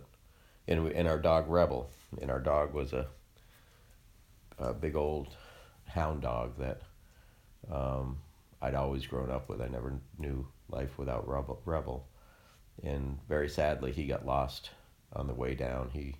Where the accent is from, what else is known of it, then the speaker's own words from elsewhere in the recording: York, Maine, United States; also born or lived in St. Croix, US Virgin Islands; It was, I grew up in York, Maine, and when I was in third grade, my mom married my stepfather.